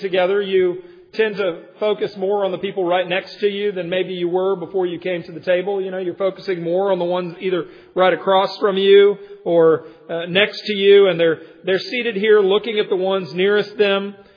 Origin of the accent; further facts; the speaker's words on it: Virginia, United States; and I was raised in the Commonwealth of Virginia and love dearly Virginia.